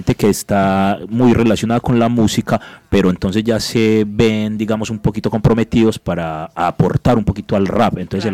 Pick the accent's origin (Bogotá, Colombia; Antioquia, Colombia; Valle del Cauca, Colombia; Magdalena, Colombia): Antioquia, Colombia; Medellín; yo vengo de Medellín y en Medellín en este momento el rap está estallado en las calles